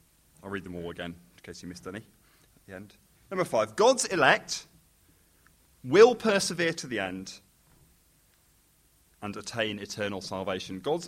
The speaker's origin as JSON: {"language": "English", "town": "Chester", "region": "North West England", "country": "United Kingdom", "tie": "born or raised there", "said": "I come from just down the M56 in Chester. It's my hometown."}